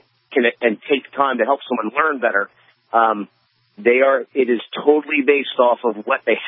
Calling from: Delaware, United States; at least I'm calling from Delaware, this state apparently signed on to a race to the top federal program.

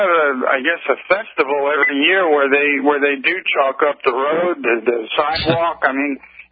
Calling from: Sarasota, Florida, United States; down here in Sarasota

